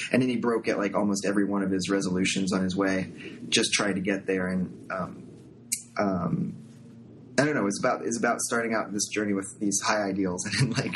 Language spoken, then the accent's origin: English; Indiana, United States; one of the coolest things when I finally was growing up in Indiana, when I was finally, one of the most liberating things when I was finally old enough to be allowed to ride my dirt bike blocks and blocks up the road